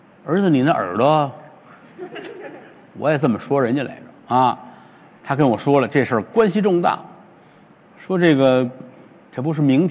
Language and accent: Chinese; Tianjin, China; 到今天也是如此，我是天津人，啊，我太了解这个了。